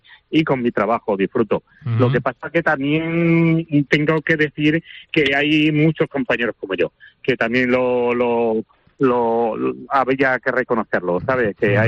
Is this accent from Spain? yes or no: yes; Extremadura, Spain; now in Burjassot, Spain; yo soy extremeño, por eso hay el acento ese que me ve, que me oyes.